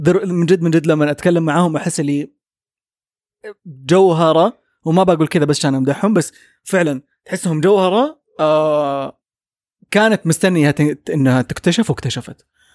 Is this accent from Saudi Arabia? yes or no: yes; Saudi Arabia; بما أن إحنا سعوديين وبنتكلم عن السعودية